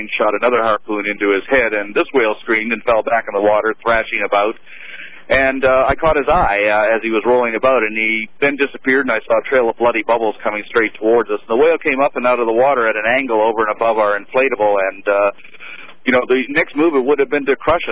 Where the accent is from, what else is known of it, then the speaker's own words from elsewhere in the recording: Canada; being Canadian, I've always felt quite ashamed of the fact that Canada engages in this incredible slaughter of seals.